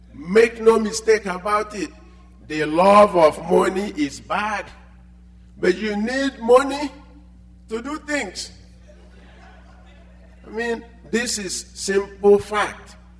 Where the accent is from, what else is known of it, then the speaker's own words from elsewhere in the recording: Nigeria; English is a second language; You know, I am from Nigeria, most of you know. I'm an African.